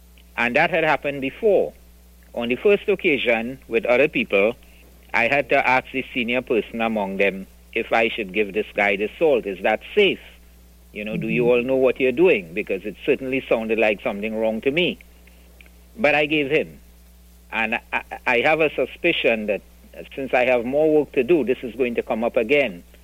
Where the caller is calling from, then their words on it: Arizona, United States; I'm calling from Pinal.